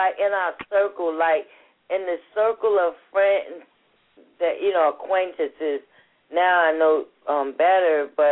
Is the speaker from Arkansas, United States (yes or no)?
no; New York City, New York, United States; also born or lived in Virginia; I grew up in Harlem in the Bronx in New York, I was born here in Virginia.